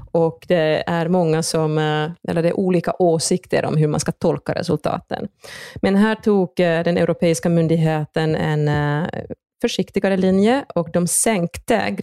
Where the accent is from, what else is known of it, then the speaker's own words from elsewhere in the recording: Finland; now in Sweden; jag kommer ju från Finland så jag oftast läser också finska myndigheternas rekommendationer.